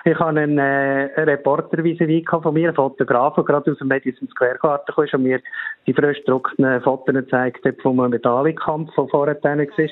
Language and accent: German; Switzerland